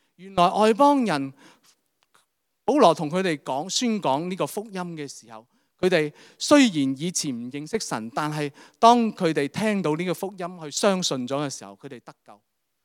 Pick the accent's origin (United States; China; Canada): China; 就好似我哋中国人咁样啦吓，我哋中秋就嚟到啦